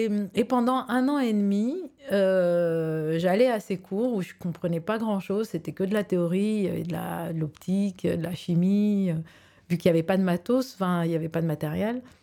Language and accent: French; Romania; moved away as an adult; Donc, en fait, moi, je vivais en Roumanie. Moi, je suis moitié roumaine, donc je suis née en Roumanie et j'y suis partie à 18 ans.